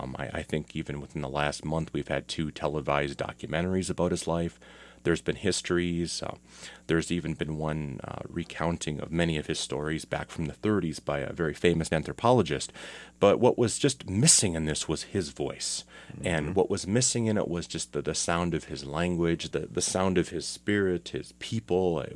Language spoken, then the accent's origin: English; Ontario, Canada; I am from the Wasoxing community in Georgian Bay of Lake Huron, towards the eastern side of the Great Lakes.